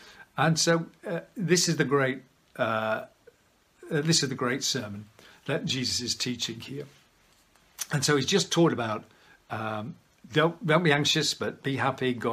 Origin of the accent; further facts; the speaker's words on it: United Kingdom; Well, we're British, aren't we?